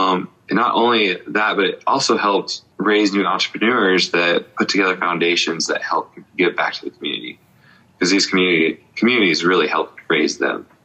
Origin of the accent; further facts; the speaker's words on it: New Mexico, United States; the biggest thing I've seen growing up in New Mexico is not only are we growing our businesses, but we're helping grow communities.